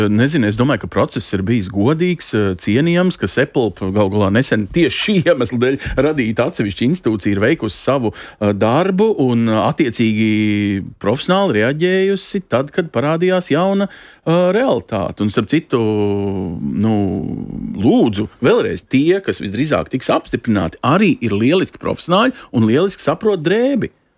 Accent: Riga, Latvia; ja es tā vienkāršoti drīkstētu pateikt, kā lepnais rīdzinieks, ja?

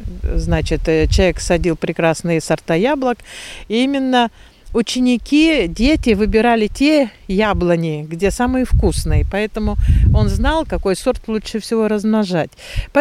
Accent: Siberia, Russia; Я человек из Сибири, и поэтому мои родители, которые были высланы и жили в Сибири долгое время

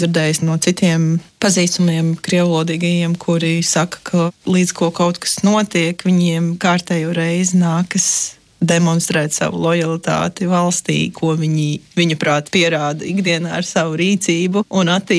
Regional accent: Liepāja, Courland, Latvia; Es atkal uzaugu Liepājā, kur ir kā daudz runāju sētā krieviski, bet kaut kā es neapgūtu to valodu tobrīd

